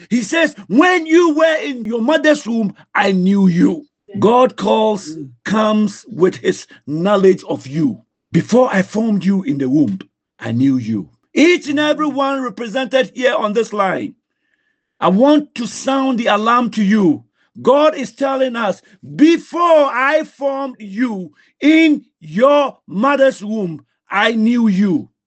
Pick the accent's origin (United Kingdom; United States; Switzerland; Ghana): Ghana; Winneba, Central Region; also born or lived in Cape Coast; I'm from Winneba. I was born in Cape Coast. My parents are both from Winneba.